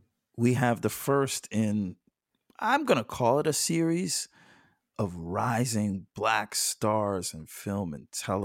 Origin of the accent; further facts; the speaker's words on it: East Coast, United States; now in Los Angeles, United States; I like, I'm from the East Coast, so I still hold on to that.